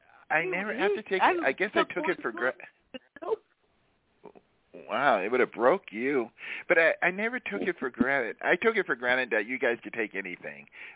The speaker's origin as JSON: {"language": "English", "town": "Hollywood", "region": "California", "country": "United States", "said": "It was a city, I'm from Hollywood, but there's a city called Century City, and that's more business."}